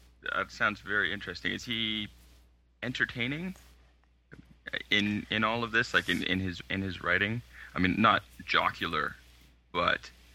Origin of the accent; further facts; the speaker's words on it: Canada; I mean, we're Canadian.